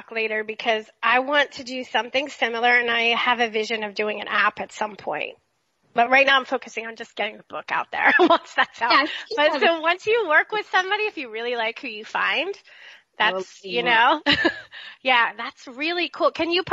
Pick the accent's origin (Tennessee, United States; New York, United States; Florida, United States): Florida, United States; I grew up in Florida, so South Florida is very different from the rest of the state, especially where I grew up.